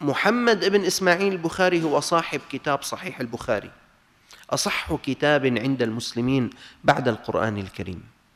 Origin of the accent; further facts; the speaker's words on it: Damascus, Damascus Governorate, Syria; عندنا في دمشق الشام عندنا منطقة كاملة اسمها العفيف